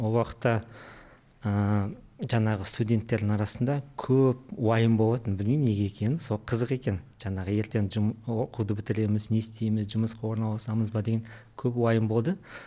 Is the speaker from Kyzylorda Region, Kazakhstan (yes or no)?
no; Karaganda, Karaganda Region, Kazakhstan; Мен негізі Қарағандылықпын. Қарағандының Майқұдық ауданында туып өскен, Майқұдықтамын. Әке шешем сол Майқұдықтың жанындағы Қызылқұдық деген ауылдан болды. Сол бала кезім Майқұдықта өтті. Енді мен 6 балалық семьяда дүниеге